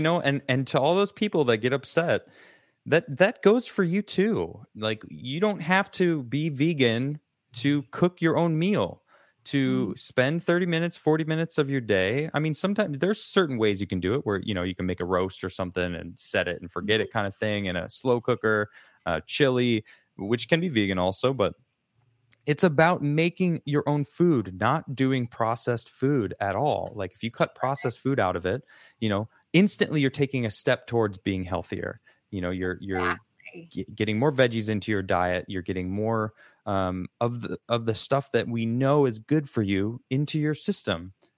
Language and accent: English; United States; I think I'm using the term we, because, you know, I'm an American. I live in this society